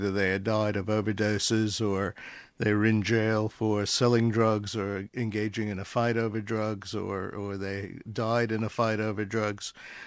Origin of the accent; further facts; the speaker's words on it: Brooklyn, New York, United States; also born or lived in Queens; I grew up in New York for the first 11 years of my life in Brooklyn, and then a little bit later in Queens.